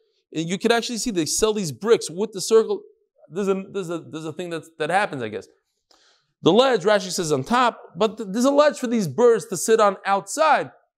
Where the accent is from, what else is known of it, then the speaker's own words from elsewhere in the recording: New York, United States; Bagels and lox. That's what we do. That's what I'm from New York.